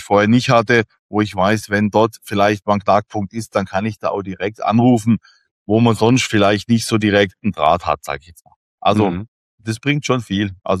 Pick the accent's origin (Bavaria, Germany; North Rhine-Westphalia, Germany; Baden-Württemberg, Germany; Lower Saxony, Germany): Baden-Württemberg, Germany; Villingen-Schwenningen; damals in Villingen-Schwenning, wo ich aufgewachsen bin.